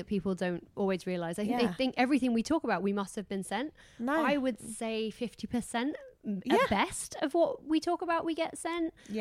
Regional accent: United Kingdom; I was working being British for the first time in my life.

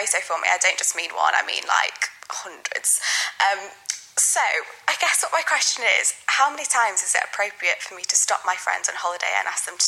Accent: Preston, North West England, United Kingdom; now in Liverpool, United Kingdom; So I've lived here for about 6 years with a break in London in the middle. But I'm originally from Preston.

